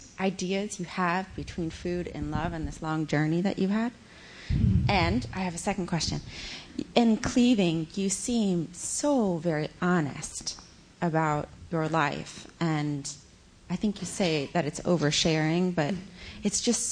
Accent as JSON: {"language": "English", "region": "Texas", "country": "United States", "said": "I'm from Texas, too."}